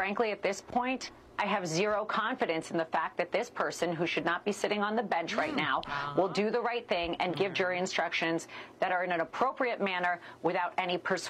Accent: United States; but just generally as an attorney, as an American who understands

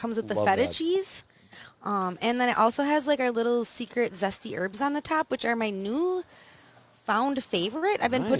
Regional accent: Appleton, Wisconsin, United States; I'm from the Appleton area. I live right by the airport there.

